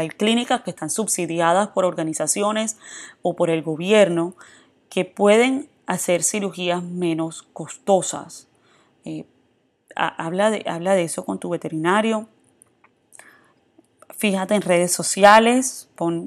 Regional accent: Colombia; now in United States; por lo menos aquí en los Estados Unidos, si tú no las pagas, porque yo siempre veo bastante, yo soy colombiana

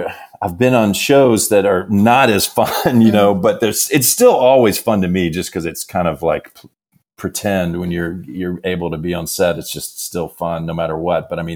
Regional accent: Mississippi, United States; Mississippi, actually.

